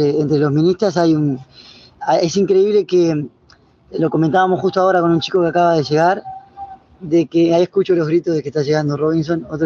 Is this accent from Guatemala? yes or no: no; Spain; Encaminar un proyecto de esta envergadura siendo español es difícil